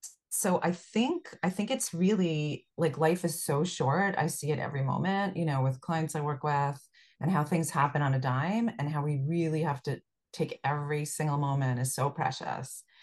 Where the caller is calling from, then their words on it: New York, United States; From New York, Westchester County, New York.